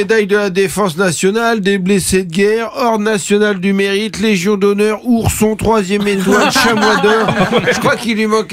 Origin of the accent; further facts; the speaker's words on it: Normandy, France; Quand on vient de Normandie, on a une relation particulière avec l'événement.